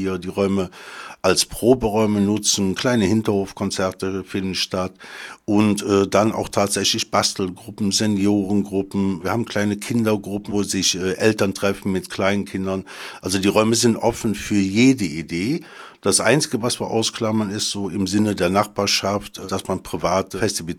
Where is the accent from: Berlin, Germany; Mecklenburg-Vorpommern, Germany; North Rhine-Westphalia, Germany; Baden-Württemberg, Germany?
North Rhine-Westphalia, Germany; Cologne; ich stamme aus Köln